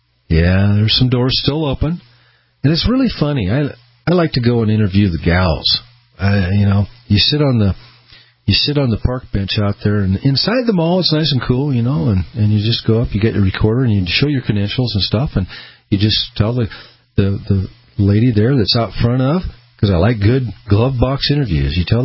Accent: Peoria, Illinois, United States; born there; now in Boise, United States; because I was born in Peoria, Illinois. Moved out to Boise way back when, in the 60s

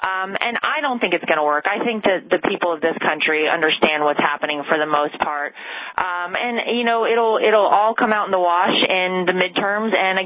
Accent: North Carolina, United States; But I grew up in North Carolina, and every time I get to go home

